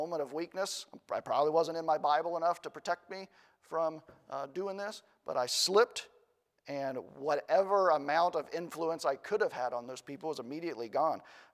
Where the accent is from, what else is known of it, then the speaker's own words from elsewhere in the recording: Indiana, United States; But Brother McKinney, I'm from Indiana. Indiana's the state of basketball.